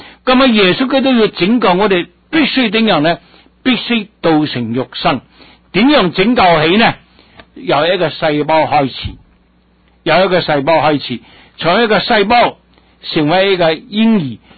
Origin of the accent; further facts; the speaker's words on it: Guangdong, China; 特别我们广东人，神所做的一切的动物，一切的植物都被我们广东人吃光